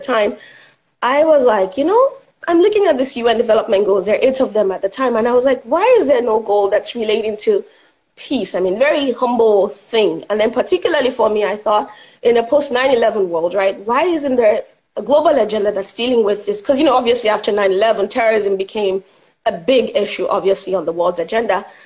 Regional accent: Nigeria; moved away as an adult; I'm Nigerian, born and raised, and I came here to go to college.

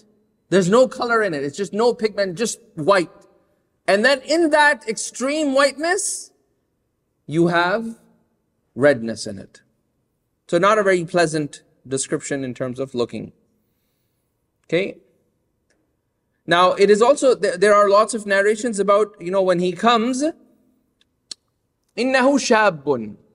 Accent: Canada; moved away as an adult; now in Atlanta, United States; I'm Canadian. Oh, Canada. So I belong to Canada. I recently moved here. I moved to Atlanta a year and a half ago.

